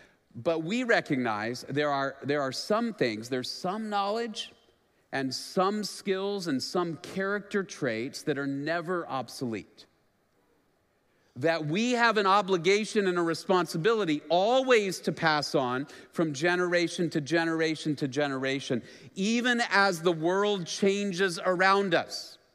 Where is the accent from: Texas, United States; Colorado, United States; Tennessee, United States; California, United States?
Texas, United States; Dallas; So I grew up in Dallas, and growing up in Dallas, of course, this was before smartphones, before we had GPS.